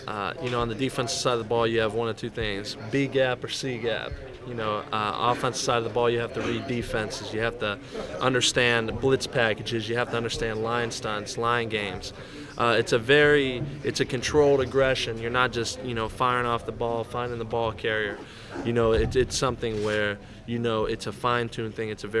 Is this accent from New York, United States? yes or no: no; Ohio, United States; I mean, I was born and raised in Ohio.